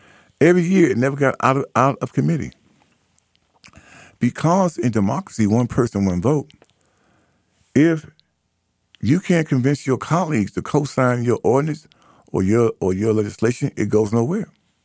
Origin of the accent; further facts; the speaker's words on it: United States; I'm not an African. I've been there several times, had a great experience. We'll go back there. But I am an American.